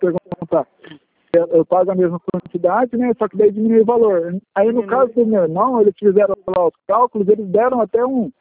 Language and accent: Portuguese; Cascavel, Paraná, Brazil; Mas tem, se eu for para Cascavel, Paraná, eu sou de Cascavel, né?